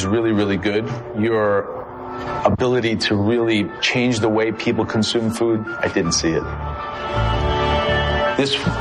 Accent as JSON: {"language": "English", "region": "New York", "country": "United States", "said": "I happen to like you very much, Christine, because I am a New Yorker like you."}